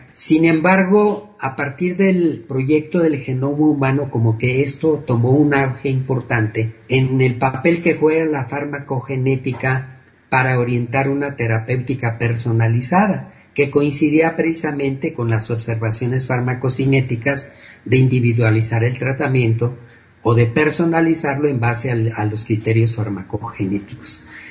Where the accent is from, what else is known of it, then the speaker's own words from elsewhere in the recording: Durango, Mexico; also born or lived in Mexico City; tuve que mudarme de la Ciudad de México a mi tierra.